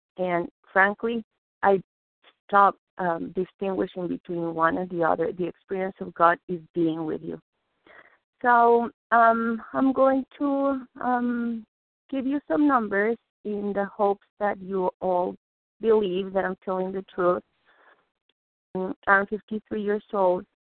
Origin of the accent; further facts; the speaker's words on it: Mexico City, Mexico; because I was raised Jewish in Mexico City. So there are not too many of us down there.